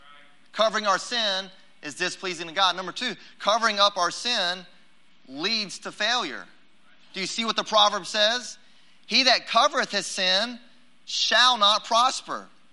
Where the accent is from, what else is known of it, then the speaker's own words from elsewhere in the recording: Fort Worth, Texas, United States; I'm from Fort Worth, Texas.